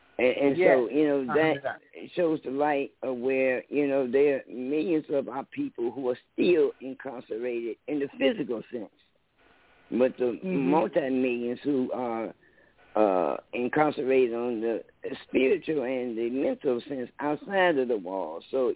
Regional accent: Missouri, United States; So I look at, you know, the Show Me State as my home state as well.

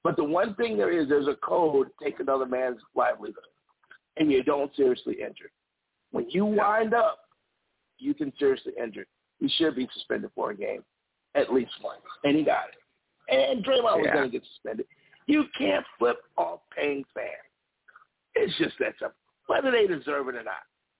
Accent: Chicago, Illinois, United States; growing up in Chicago, and I know this is a rule, from playing basketball in Chicago.

